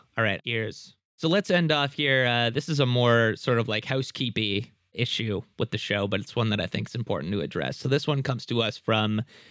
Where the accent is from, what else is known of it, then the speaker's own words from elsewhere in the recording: Singapore; moved away as an adult; I am an immigrant from Singapore, a country well known for its ultra-low fertility rate, 1.05 in 2022, and failed attempts by its government to increase it.